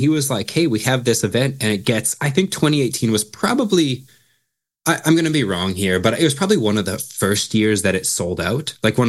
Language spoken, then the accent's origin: English; Brandon, Manitoba, Canada; I was born in Brandon, Manitoba, and then I lived there until I went to school at 18.